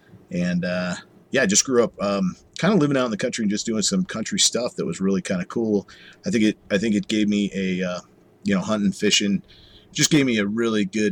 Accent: Riverton, Wyoming, United States; I grew up in the country mm-hmm. of Wyoming. I was born in Riverton, Wyoming, mm-hmm. where I really didn't remember anything till you're about, 4 or 5 years old. But, we lived out in the country and we had a couple of goats.

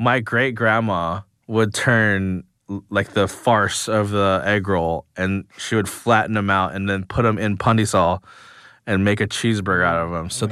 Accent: Pico Rivera, California, United States; I grew up in Pico Rivera, but by the time my parents moved to San Marino, I was going to college out here on the west side

